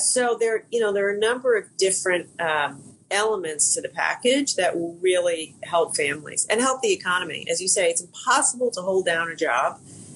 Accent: Rhode Island, United States; the vice president and I were in my home state of Rhode Island

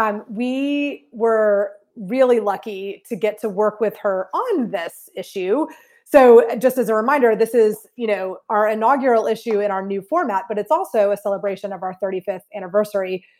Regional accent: Atlanta, Georgia, United States; So I'm from Atlanta.

